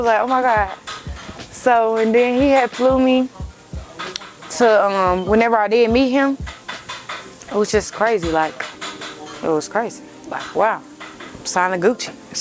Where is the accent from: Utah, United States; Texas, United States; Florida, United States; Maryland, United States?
Texas, United States; Fort Worth; I'm from Texas, so I'm out here freezing my ass off, y'all.